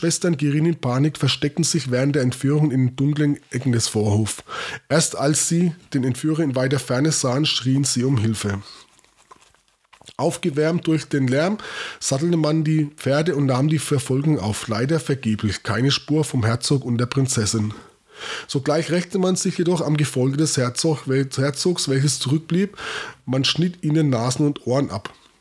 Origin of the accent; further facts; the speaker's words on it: Bavaria, Germany; Mein mit AI natürlich als Franke.